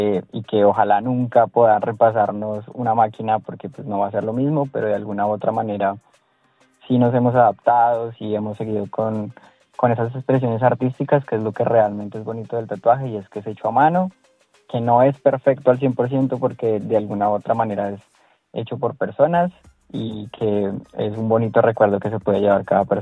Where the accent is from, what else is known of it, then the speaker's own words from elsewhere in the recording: Colombia; now in Melbourne, Australia; soy colombiano, soy latino